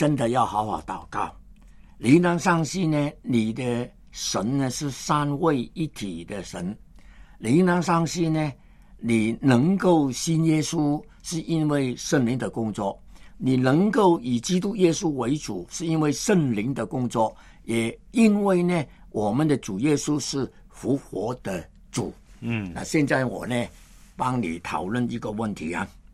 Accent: Hong Kong; born there; 我在香港出生，1938年在香港出生，1961年呢，我是英国殖民地的一个老百姓

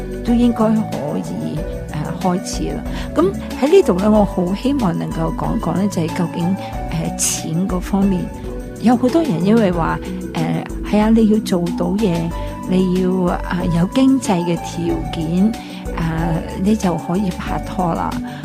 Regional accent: China; 有時我哋中國人咧有個好奇怪嘅就係

